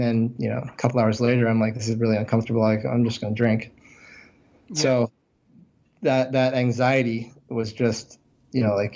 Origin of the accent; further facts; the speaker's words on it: Vermont, United States; I'm from Vermont, so I'm also from the Northeast.